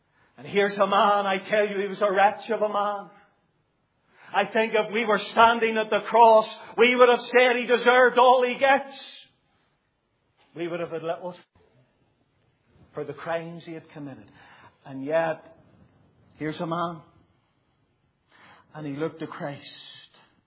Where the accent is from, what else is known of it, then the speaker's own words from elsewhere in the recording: Newtownabbey, Northern Ireland, United Kingdom; also born or lived in Belfast / Scotland / Antrim; now in Portadown, United Kingdom; I'm new to Portadown. I was born in Belfast, brought up in Newton Abbey. I served the Lord for 7 years in Scotland and then 5 years in Antrim. And I've emigrated to County Armagh